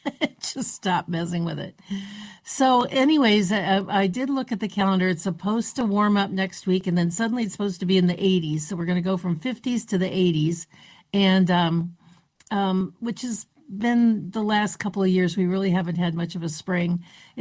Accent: Attica, Ohio, United States; when I was growing up in Attica, Ohio. It was just really small.

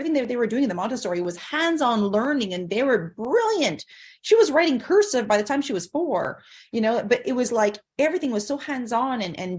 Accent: Toronto, Ontario, Canada; I'm from Toronto, and a lot of our community came from Portugal

